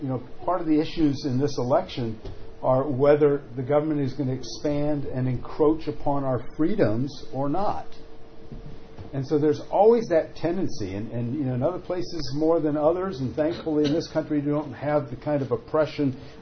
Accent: Rome, Lazio, Italy; moved away as an adult; I came from Rome, Italy, all the way to Illinois, to Wheaton, Illinois, to go to Wheaton College.

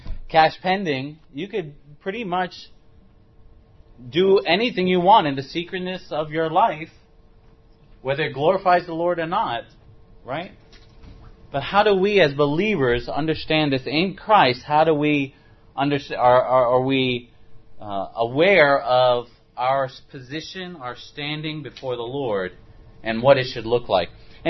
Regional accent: New York, United States; Born and raised in New York.

